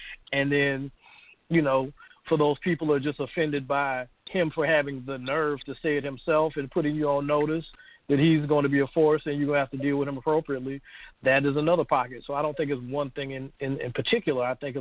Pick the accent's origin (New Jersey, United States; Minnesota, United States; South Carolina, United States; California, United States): South Carolina, United States; Florence; And even in the bottom of your smaller metropolitan areas, my hometown, Florence, South Carolina